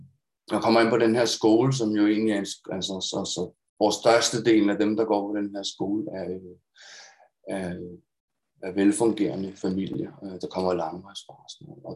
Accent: Copenhagen, Capital Region of Denmark, Denmark; Altså, jeg kommer fra København

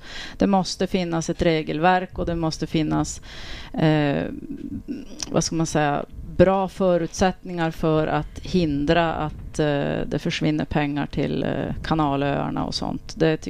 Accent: Åskogen, Norrbotten County, Sweden; Och jag är ursprungligen från Norrbotten i en liten by som heter Åskogen ovanför Boden. Och har bott här i 10 år.

